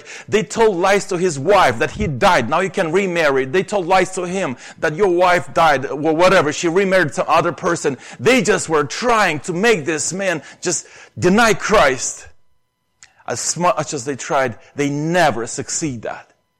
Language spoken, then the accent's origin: English; Romania; accent: Romanian; English is a second language; So nobody, like even the accent, I mean, you never would doubt that I'm a Romanian, right? By my accent.